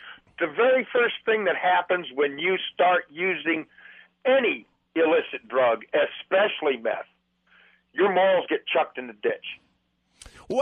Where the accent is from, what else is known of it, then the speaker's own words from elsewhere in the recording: Maine, United States; I was born and raised up in Maine. Maine in the 60s and 70s was kind of a dead zone.